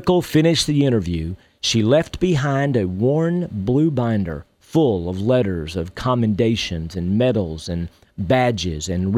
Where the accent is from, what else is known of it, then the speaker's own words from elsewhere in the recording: Texas, United States; When I was a young boy growing up in Texas, my best friend in the world was Kerry Wages.